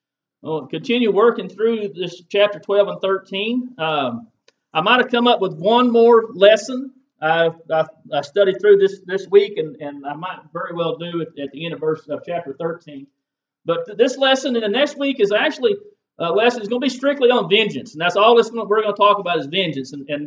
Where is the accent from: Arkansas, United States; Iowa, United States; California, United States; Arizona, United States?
Arkansas, United States; We're from Arkansas, so we're down south, kind of in the Alabama vicinity as far as the weather and climate goes.